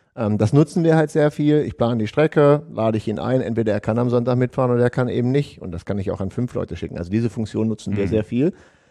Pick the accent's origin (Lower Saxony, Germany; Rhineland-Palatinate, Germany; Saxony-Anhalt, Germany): Lower Saxony, Germany; born or raised there